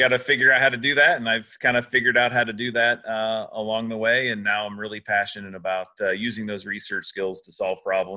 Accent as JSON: {"language": "English", "town": "Plainfield", "region": "Indiana", "country": "United States", "tie": "born or raised there", "said": "I grew up on the west side of Indianapolis in Plainfield, Indiana."}